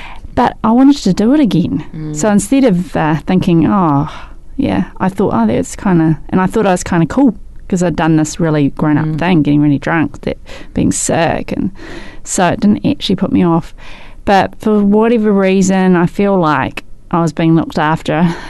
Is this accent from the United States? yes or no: no; Christchurch, Canterbury, New Zealand; Born and bred.